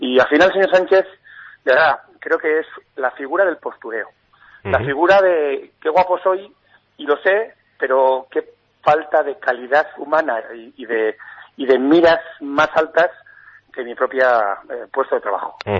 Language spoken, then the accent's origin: Spanish; Navarre, Spain; Porque somos navarros y mantemos la palabra